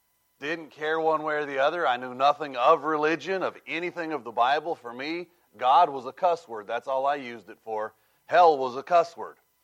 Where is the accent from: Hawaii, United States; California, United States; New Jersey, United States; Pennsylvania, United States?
California, United States; I grew up out in California. It's, for those of you who don't know that, it's the breakfast cereal state.